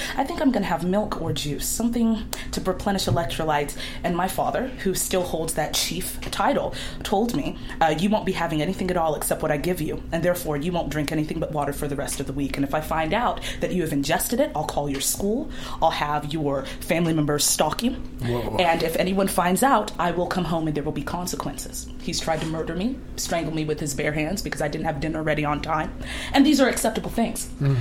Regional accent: England, United Kingdom; now in United States; I was raised in England, and then I moved to America, and I saw that women here, oh my God, just the possibilities.

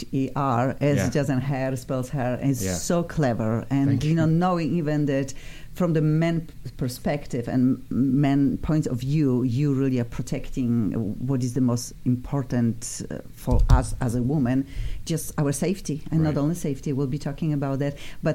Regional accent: Poland; English is a second language; I am from Poland and we have a lot of shish.

